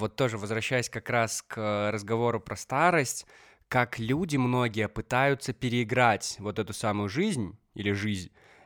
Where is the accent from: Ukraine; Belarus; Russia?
Belarus; Molodechno, Minsk Region; now in Minsk, Belarus; район, в котором я живу, Масюковщина, да, это направление к моему родному городу, к Молодечно.